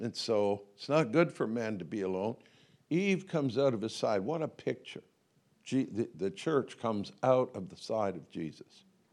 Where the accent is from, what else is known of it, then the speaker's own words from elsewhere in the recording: Canada; because I have a British heritage. Even though we grew up in Canada, I'm one of you.